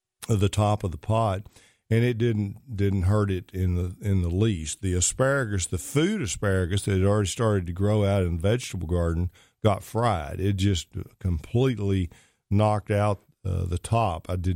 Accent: Pittsburgh, Texas, United States; my old stomping grounds, Mount Pleasant, about 10 miles away from where I grew up in Pittsburgh, Texas.

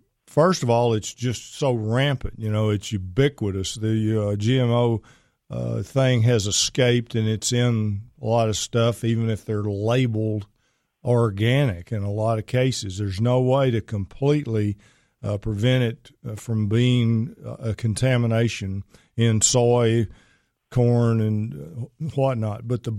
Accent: Pittsburgh, Pennsylvania, United States; You do know I'm from Pittsburgh.

